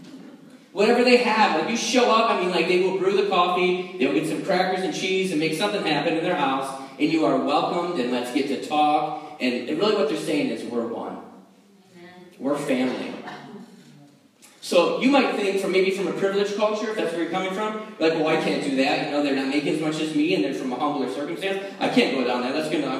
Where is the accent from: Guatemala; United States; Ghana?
Guatemala; moved away; When I came here from Guatemala, and I'm trying to find my place, and I'm, like, interviewing for a job